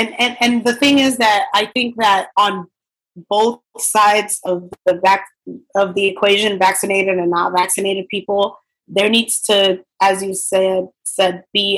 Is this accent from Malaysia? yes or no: no; New York, United States; As a New Yorker, it's sometimes we get stuck in just, oh, I'm going to go to the same reliable place where I always like to go to have brunch